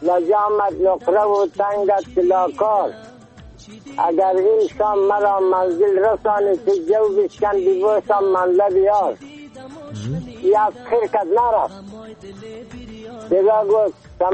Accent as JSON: {"language": "Persian", "town": "Dasht-e Safid", "region": "Bamyan", "country": "Afghanistan", "tie": "born or raised there", "said": "قریه ما دشت سفید، ولسوالی ما کامل، ولایت ما بامیان. یعنی"}